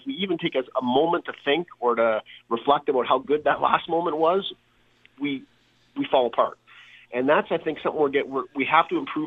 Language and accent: English; Toronto, Ontario, Canada; I grew up in Toronto